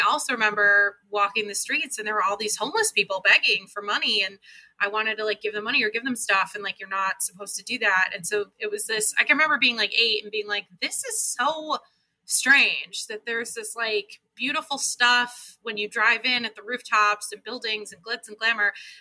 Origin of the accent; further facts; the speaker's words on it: Buffalo, New York, United States; we're from Buffalo, so we're close to Toronto